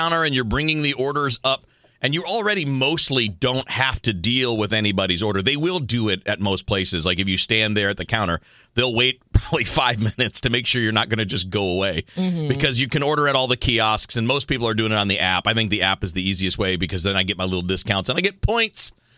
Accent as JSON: {"language": "English", "region": "Eastern time zone", "country": "United States", "tie": "born or raised there", "said": "I grew up in the Eastern time zone, too."}